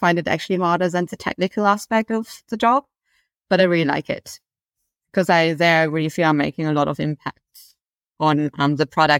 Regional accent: Berlin, Germany; because I'm from Berlin and we have a very big technical university

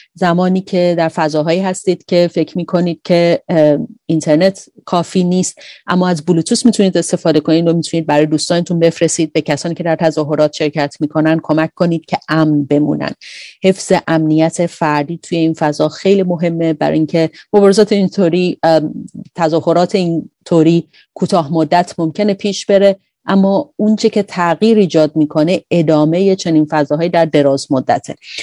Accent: Iran; moved away; به عنوان ایرانی که در خارج از ایران هستم

